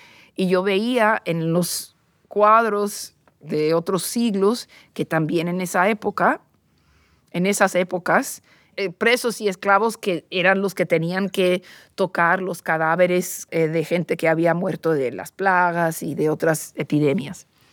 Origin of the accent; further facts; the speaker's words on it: New York City, New York, United States; yo soy neoyorquina y no sabía que eso existía